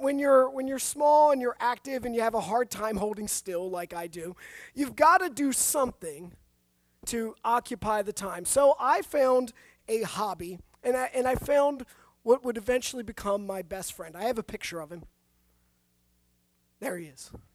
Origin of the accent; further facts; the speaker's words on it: New Jersey, United States; I grew up down across in Cumberland County. I grew up in the Garden State, or the Garden part of the Garden State, where everything around me was fields and farming